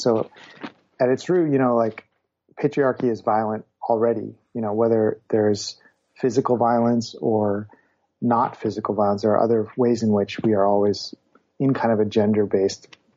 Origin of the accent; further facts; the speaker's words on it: Illinois, United States; I'll tell you, I grew up in Illinois, so also a Midwesterner.